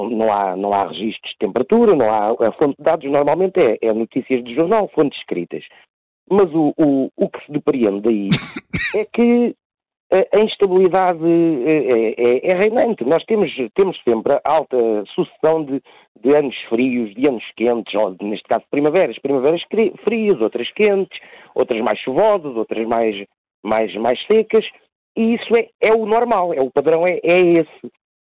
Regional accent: Arganil, Coimbra, Portugal; um jornalzinho lá da minha terrinha, que é a Comarca de Arganil.

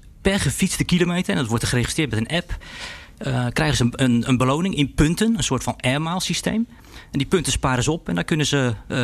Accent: Rotterdam, South Holland, Netherlands; born there; Ik ben zelf Rotterdammer van geboorte.

